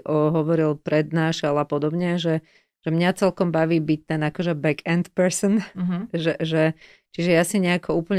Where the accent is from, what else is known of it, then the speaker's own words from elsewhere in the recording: Stará Turá, Trenčín Region, Slovakia; now in Modra, Slovakia; ja žijem v Modre, som zo Starej Turej